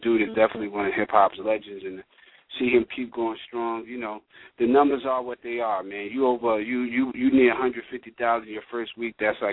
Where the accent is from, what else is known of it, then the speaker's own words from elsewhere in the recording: Hempstead, New York, United States; I'm from Hempstead, right by Queens, and that's exactly the type of music we came up on.